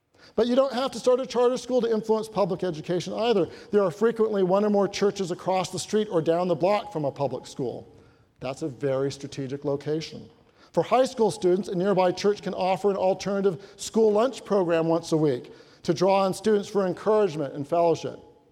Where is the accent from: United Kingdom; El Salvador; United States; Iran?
United States; Federal Way, Washington; in my hometown of Federal Way in 1998.